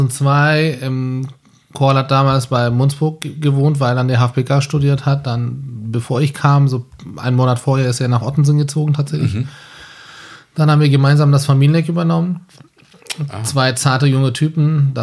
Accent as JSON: {"language": "German", "region": "Istanbul", "country": "Turkey", "tie": "born or raised there", "also_born_or_lived": "Ankara", "said": "Ich bin in Istanbul aufgewachsen, also in Ankara geboren. Großeltern Beamten, deswegen Ankara Verwaltungsstadt. Mhm. Und Eltern haben sich beim Studium kennengelernt. Dann sind wir nach Istanbul gezogen, 1987, 88 um den Dreh."}